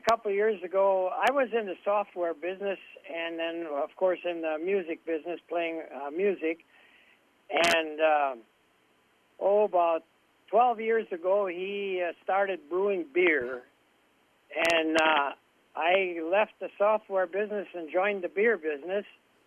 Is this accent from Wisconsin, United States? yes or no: yes; Berlin, Wisconsin, United States; born there; Well, I was born about 17 miles north of here in the town of Berlin.